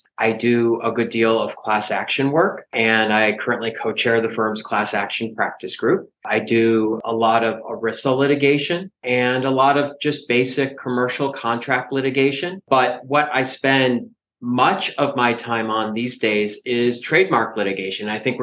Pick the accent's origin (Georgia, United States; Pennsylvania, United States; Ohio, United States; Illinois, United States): Illinois, United States; Chicago; Well, I was born and raised in Chicago, right in the city, just a few L stops from Wrigley Field on the north side.